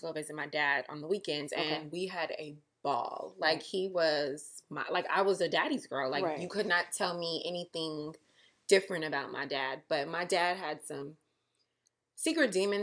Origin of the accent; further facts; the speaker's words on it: Inglewood, California, United States; You know what? I don't say L.A. I'm from Inglewood, girl.